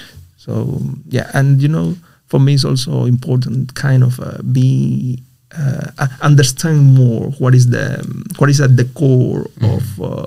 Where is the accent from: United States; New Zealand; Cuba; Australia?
Cuba; at least when I was growing up in Cuba, we didn't have social classes.